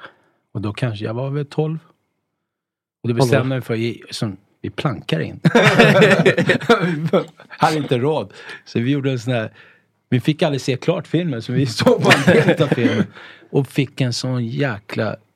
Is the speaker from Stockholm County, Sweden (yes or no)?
yes; Stockholm, Stockholm County, Sweden; Alltså vi är ju uppvuxna i Tensta.